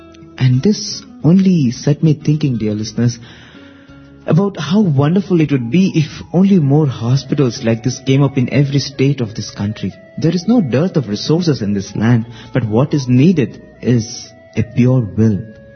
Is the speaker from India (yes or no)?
yes; Odisha, India; I was on the train returning from my hometown in Odisha